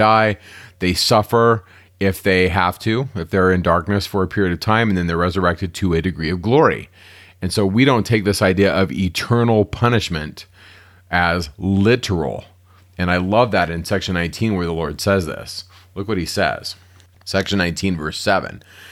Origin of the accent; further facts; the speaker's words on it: California, United States; Growing up in my background, I grew up in California and I had lots of Catholic members of my family.